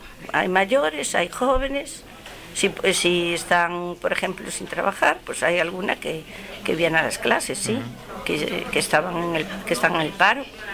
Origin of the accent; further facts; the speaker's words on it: Galicia, Spain; como los gallegos no podemos, si no emigramos, la mayoría, pues para juntar dinero para un piso